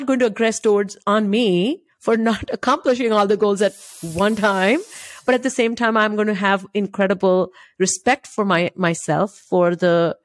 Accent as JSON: {"language": "English", "country": "India", "tie": "born or raised there", "said": "I grew up in India"}